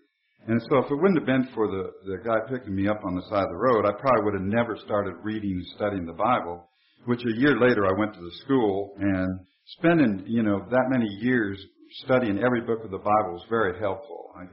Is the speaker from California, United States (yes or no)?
no; Ohio, United States; I grew up in Ohio, and I basically was growing up in a Protestant church